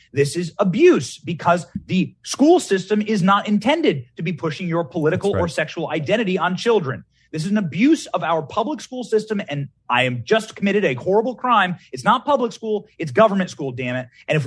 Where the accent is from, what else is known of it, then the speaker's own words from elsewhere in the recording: Iowa, United States; Well, Tucker Carlson is in Iowa, so I'm from Iowa